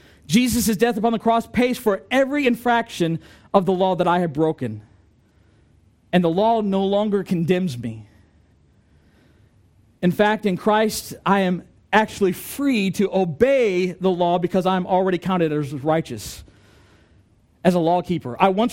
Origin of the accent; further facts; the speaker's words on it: United States; I don't prefer because I'm American and I'm English and it confuses me.